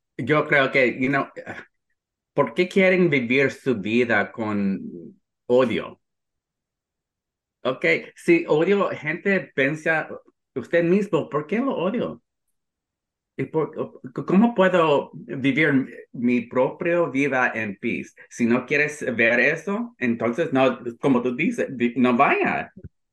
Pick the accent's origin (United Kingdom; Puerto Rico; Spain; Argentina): Puerto Rico; no que soy puertorriqueño, no que soy gay